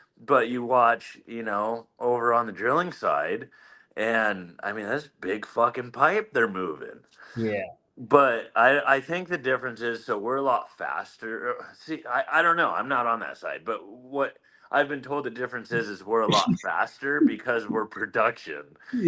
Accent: Oregon, United States; moved away; I grew up in Eastern Oregon, live in Northern Idaho.

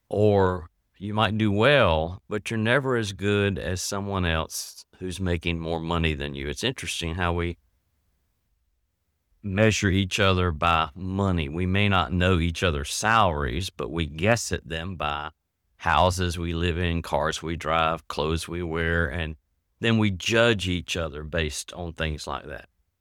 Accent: Rocky Mount, North Carolina, United States; I could talk on and on about days growing up in Rocky Mount, North Carolina, where I was very involved in our local Baptist church.

